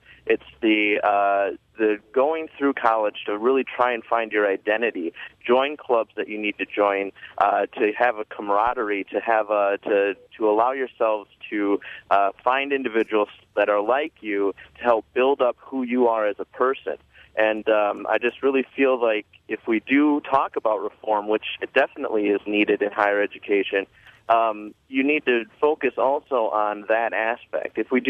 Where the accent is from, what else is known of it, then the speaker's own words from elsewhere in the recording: United States; I spent a year in Taiwan, and I think that I prided myself as being an American that can think analytically